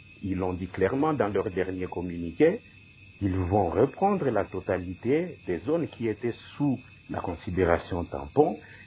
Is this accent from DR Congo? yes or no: yes; DR Congo; À cela, où est-ce que nous sommes en train de nous positionner en tant que Congolais?